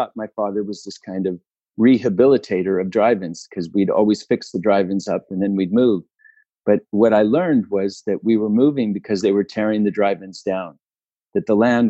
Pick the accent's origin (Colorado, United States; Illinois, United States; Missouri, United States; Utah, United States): Utah, United States; also born or lived in California; when I was born in California, we were surrounded by cherry trees and watermelons and cantaloupes and tomato fields. And when we moved to Utah, it was a lot of fruit trees